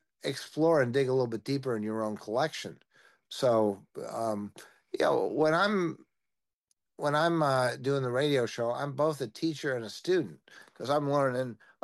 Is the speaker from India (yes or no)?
no; Chicago, Illinois, United States; I'm from Chicago, so when I'm getting down to a blues, I'm getting down in a Chicago sensibility.